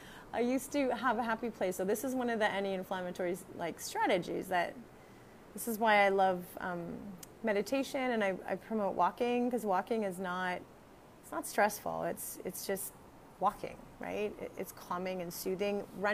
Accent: Canada; moved away as an adult; now in Costa Rica; I'm a Canadian physical therapist, strength and fitness coach. And 6 years ago, I moved to Costa Rica when my kids were babies

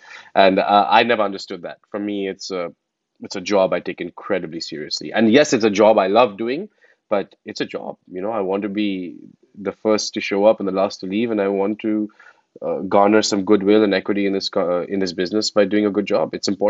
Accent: India; moved away as an adult; now in United States; I think some of it culturally comes from being Indian. I think we grew up, our education system is such where it is very methodical. You know, sort of when I came to America and I was in a calculus class in college when I was 18

